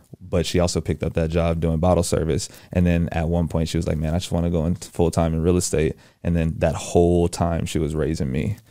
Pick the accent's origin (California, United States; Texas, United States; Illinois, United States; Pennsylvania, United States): Texas, United States; Houston; But yeah, I mean, born and raised in Houston, Texas, grew up with a single mom, most amazing woman I've ever met.